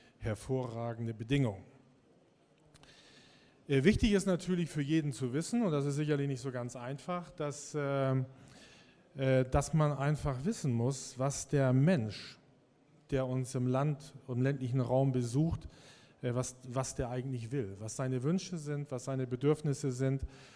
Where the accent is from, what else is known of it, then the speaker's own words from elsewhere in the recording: Schleswig-Holstein, Germany; Das ist ungefähr die gleiche Größe wie in meinem Heimatbundesland in Schleswig-Holstein.